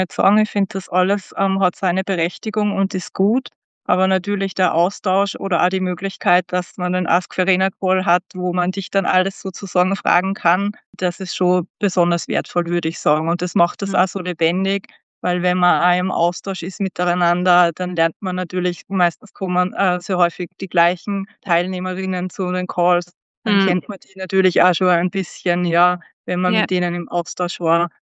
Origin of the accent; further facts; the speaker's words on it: Styria, Austria; now in Vienna, Austria; Ich wohne in Wien, aber ich bin gebürtig aus der Steiermark.